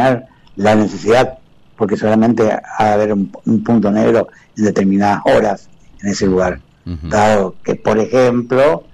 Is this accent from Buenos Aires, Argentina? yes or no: no; Misiones, Argentina; como buen argentino, buen misionero, yo vengo entrando a la localidad